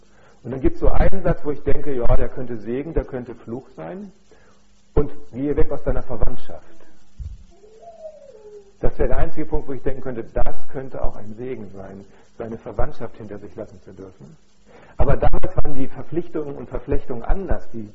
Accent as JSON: {"language": "German", "region": "North Germany", "country": "Germany", "said": "das ist eine Erfahrung, die mir als Norddeutscher einfach komplett fehlt."}